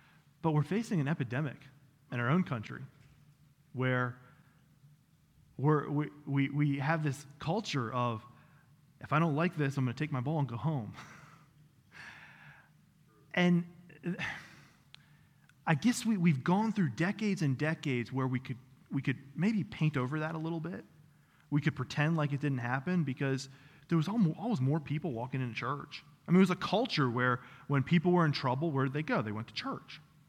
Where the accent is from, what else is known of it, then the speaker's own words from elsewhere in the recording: Washington, District of Columbia, United States; also born or lived in Clarksburg, West Virginia, United States; As I shared in Sunday school, I grew up in Washington, D.C. Spent about 12 years there. My dad is FBI, got transferred to Clarksburg, West Virginia. And so we went from the city to the country.